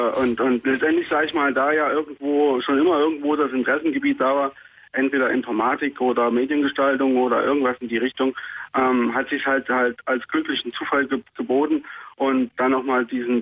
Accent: Erfurt, Thuringia, Germany; Ursprünglich komme ich aus Erfurt.

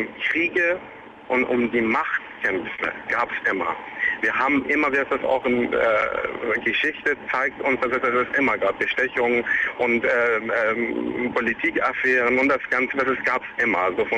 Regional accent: Hamburg, Germany; ich bin Kurierfahrer, ich komme aus Hamburg, muss Richtung Köln

